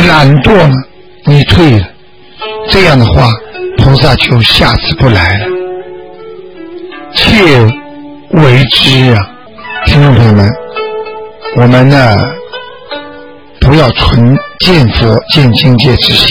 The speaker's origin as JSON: {"language": "Chinese", "country": "China", "said": "我们中国人经常讲句话，功到自然成嘛。"}